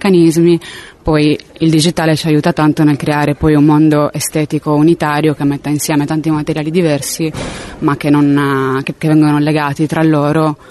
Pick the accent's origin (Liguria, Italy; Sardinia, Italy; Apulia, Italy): Sardinia, Italy; io sono sarda, nata e cresciuta qui, poi sono andata fuori a studiare